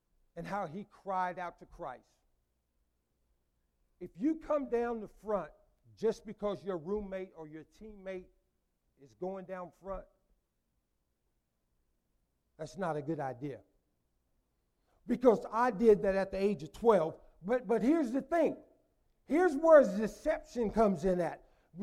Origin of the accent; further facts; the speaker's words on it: Midwest, United States; I don't even tell people where I'm from, really. I just say I'm from the Midwest because we moved around so much.